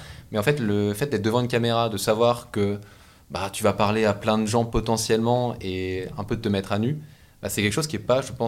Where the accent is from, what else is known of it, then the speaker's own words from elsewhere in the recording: the Alps, France; je suis un grand fan de ski parce que je suis des Alpes